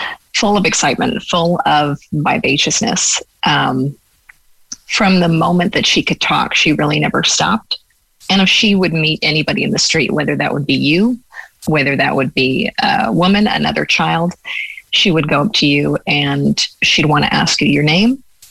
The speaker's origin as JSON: {"language": "English", "town": "Los Angeles", "region": "California", "country": "United States", "tie": "born or raised there", "moved": "as an adult", "lives_now": "Ireland", "said": "I grew up in Los Angeles. I'd never seen a cow before. And I thought farming was romantic. And then I got to West Cork"}